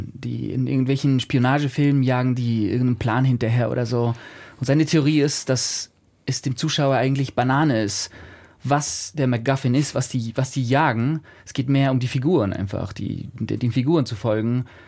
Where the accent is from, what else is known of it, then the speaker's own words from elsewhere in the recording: Argentina; Also ich komme aus Argentinien, ich bin mit argentinischen Comics aufgewachsen.